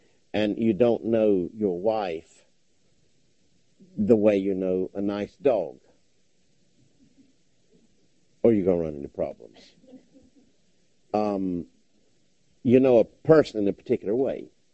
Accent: United States; Laboratories, as they call them. I'm American, I call it laboratory.

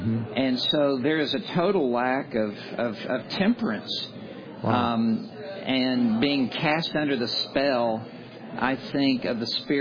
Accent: Deep South, United States; And I grew up in the Deep South, and I'm very familiar with that.

